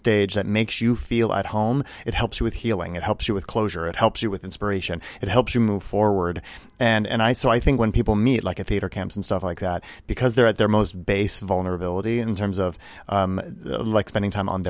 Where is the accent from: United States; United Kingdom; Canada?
United States; Cincinnati, Ohio; Yeah, so I grew up in Cincinnati.